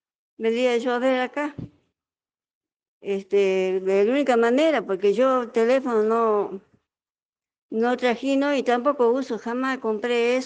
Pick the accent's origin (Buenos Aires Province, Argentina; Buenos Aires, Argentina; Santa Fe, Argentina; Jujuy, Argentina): Jujuy, Argentina; Perico; yo soy acá de Perico, nada más. Al momento estoy en la finca.